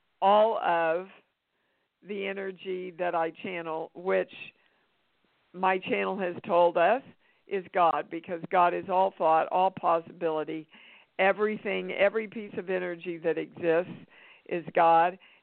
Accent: Kansas, United States; So I'm from Kansas, Laura. And I know some of the messages we good Midwestern people get about making a lot of money.

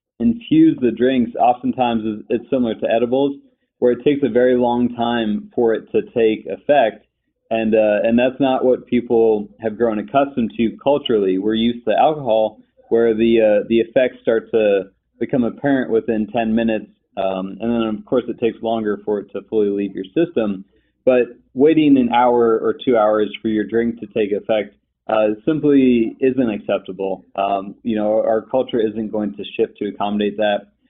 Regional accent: Florida, United States; My home state of Florida is considering a recreational bill.

